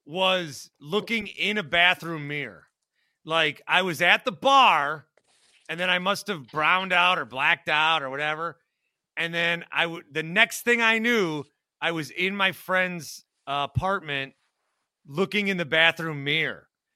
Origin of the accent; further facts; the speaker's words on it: Fond du Lac, Wisconsin, United States; I mean, I grew up in Fond du Lac and worked there.